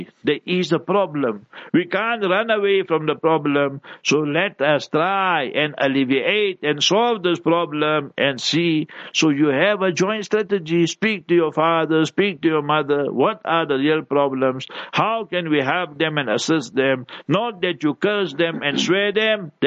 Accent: South Africa; I'm a South African. I know what is apartheid.

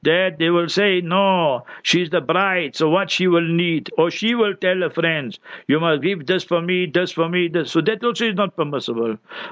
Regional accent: India; I'm born an Indian. Is it my control?

